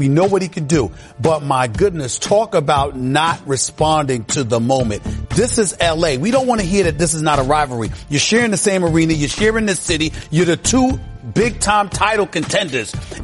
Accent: Queens, New York, United States; I'm from Queens, so it's Brooklyn, Rachel.

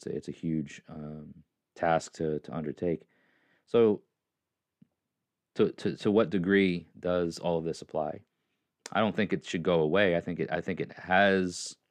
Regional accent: New York, United States; You know, I was born there. I'm a New Yorker. For all intents and purposes, that's you know, I talk a certain way. I have certain mannerisms that don't align with Southern tradition. So I'm a Northman.

